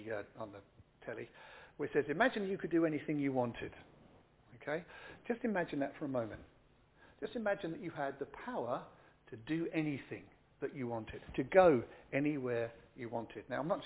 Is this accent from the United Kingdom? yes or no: yes; United Kingdom; Because we're British and we kind of keep it to ourselves a bit.